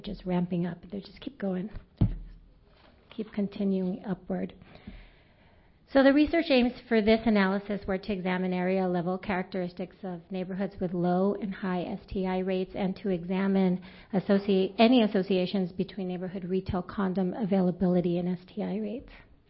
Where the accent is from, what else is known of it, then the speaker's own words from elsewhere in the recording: California, United States; I am from San Mateo County in California.